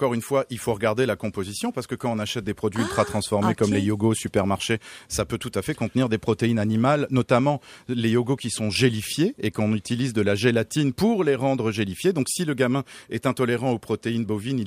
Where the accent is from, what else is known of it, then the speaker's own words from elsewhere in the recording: France; bon je suis français donc évidemment je suis en grève